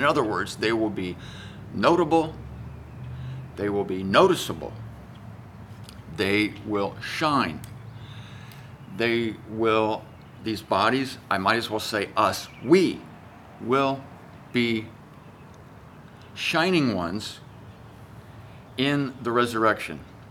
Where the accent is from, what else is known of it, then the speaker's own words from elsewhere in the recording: Ohio, United States; now in Florida, United States; I'm here in the sunshine state so that I can see more of this glorious orb. I'm from Ohio